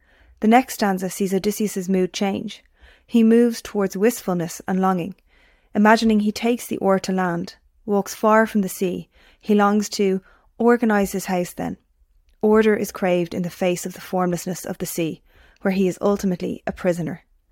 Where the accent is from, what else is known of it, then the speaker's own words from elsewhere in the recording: Dublin, Leinster, Ireland; I'm an English teacher from Dublin